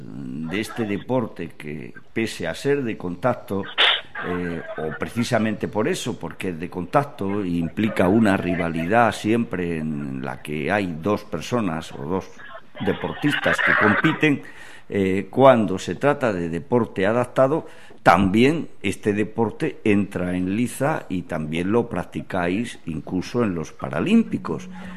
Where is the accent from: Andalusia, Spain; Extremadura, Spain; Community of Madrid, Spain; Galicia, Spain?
Andalusia, Spain; Almería; como tú y yo somos de Almería, aunque ya hace tiempo de esto